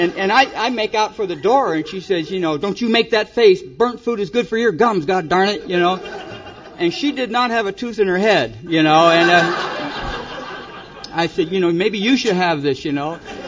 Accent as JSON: {"language": "English", "region": "California", "country": "United States", "tie": "born or raised there", "also_born_or_lived": "Detroit, United States", "said": "My mom, you know, I was born in Detroit. I come out to California when I was about 4 years old. We brought up in a little foster home for a while."}